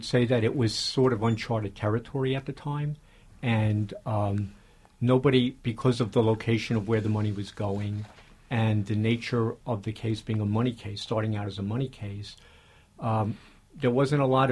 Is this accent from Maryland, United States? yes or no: no; Brooklyn, New York, United States; It's a dumb nickname that my brother gave me a long time ago, growing up in Brooklyn, because he felt like … was too sophisticated a name for the streets of Brooklyn.